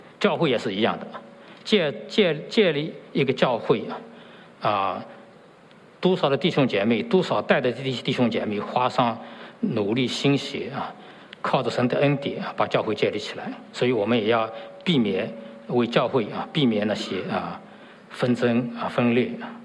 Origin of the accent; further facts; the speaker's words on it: China; 我们中国人没有这个习惯，那我们可以这个拥抱一下，握个手，是吗？我们去年回国